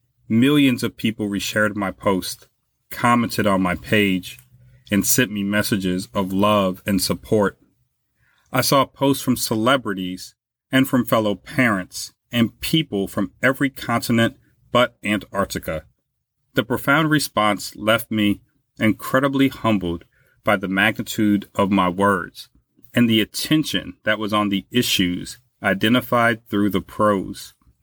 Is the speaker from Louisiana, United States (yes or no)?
yes; Louisiana, United States; in my home state of Louisiana